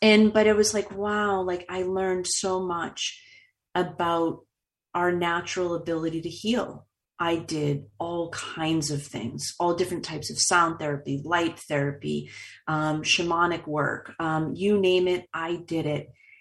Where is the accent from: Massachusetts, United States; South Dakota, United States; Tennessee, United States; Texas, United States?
Massachusetts, United States; Boston; I told you I've been born and raised in Boston, right? We drive crazy.